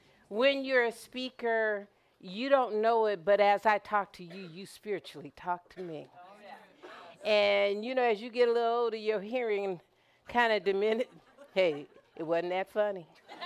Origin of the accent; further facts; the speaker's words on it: Anchorage, Alaska, United States; When I was a child growing up in Anchorage, we lived for this time of year